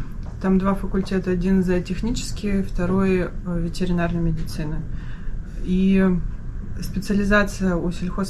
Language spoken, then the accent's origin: Russian; Perm, Perm Krai, Russia; moved away as an adult; now in Saint Petersburg, Russia; Родом я из Перми, то есть я родилась и выросла в Перми